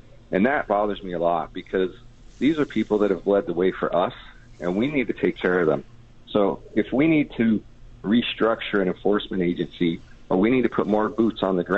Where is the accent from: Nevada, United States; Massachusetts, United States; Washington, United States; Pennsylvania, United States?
Nevada, United States; Las Vegas; Well, I grew up here in Las Vegas, like I said. My family came here in 1963. I grew up on the east side of Las Vegas for the most part of my younger years